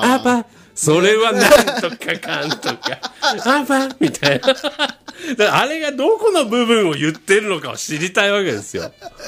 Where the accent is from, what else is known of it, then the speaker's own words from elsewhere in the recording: Ehime, Japan; 愛媛で生まれてギターってかっこいいなって思いながら育って、今ラジオをやってるギタリスト